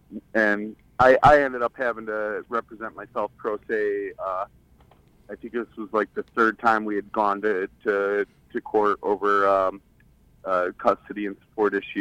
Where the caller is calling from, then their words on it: Kansas City, Missouri, United States; I'm calling from Kansas City, Missouri.